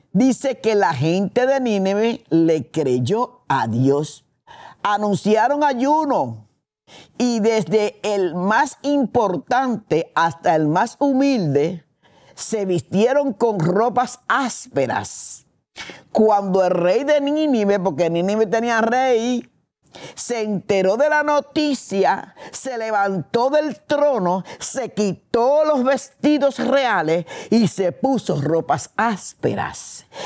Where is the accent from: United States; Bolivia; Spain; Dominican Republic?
Dominican Republic; Ustedes saben que yo soy dominicana y yo vengo de un país donde hace poco fui y vine destrozada.